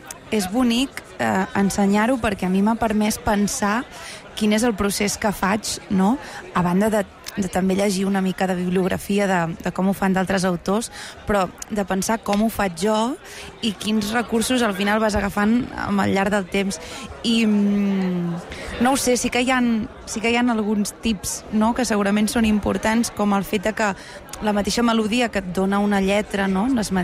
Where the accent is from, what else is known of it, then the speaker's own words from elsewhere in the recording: Santpedor, Catalonia, Spain; I jo crec que ha sigut el meu poble, Santpedor, que s'ha mobilitzat